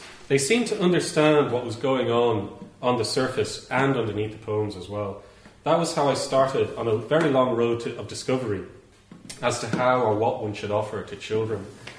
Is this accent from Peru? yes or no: no; Ireland; As I say, I'm coming from Ireland, I'm coming from a different region, culture, nation